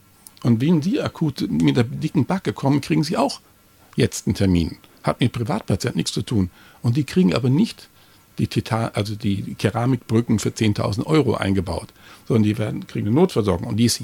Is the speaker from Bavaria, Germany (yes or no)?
yes; Bavaria, Germany; ich komme aus Bayern, da gab es wirklich üblen Wirtshausschlägereien mit zerbrochenen Mastkrügen.